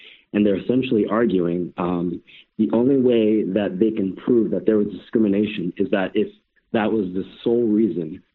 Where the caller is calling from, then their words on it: New York City, New York, United States; from New York City.